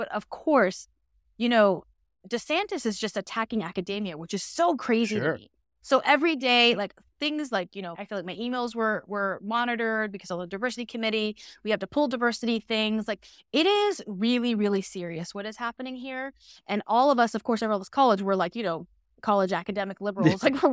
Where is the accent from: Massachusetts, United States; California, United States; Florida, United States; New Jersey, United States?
Florida, United States; Panama City; Yeah, so I grew up in a small city called Panama City, Florida.